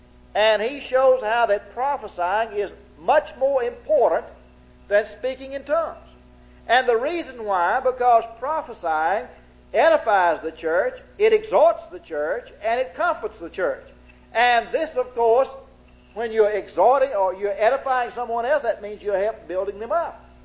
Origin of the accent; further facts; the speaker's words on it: Mississippi, United States; I was raised down in Noxubee County, you know, down there where they don't have a university. And they don't speak but one language down there.